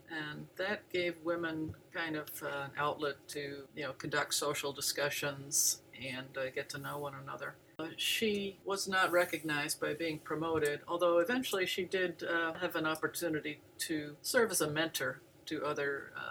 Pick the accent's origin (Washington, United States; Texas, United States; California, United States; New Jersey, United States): New Jersey, United States; I grew up in New Jersey, and I got interested in biology during high school